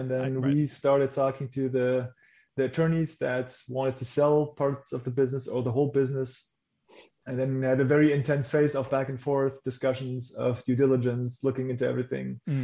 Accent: Germany; born there; English is a second language; my first language is not English. So I was born in Germany

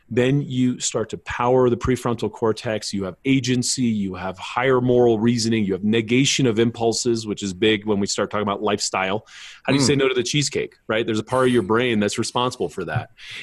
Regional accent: Los Angeles, California, United States; I grew up in Los Angeles, California. I think of all my friends and my family and all the people that are suffering.

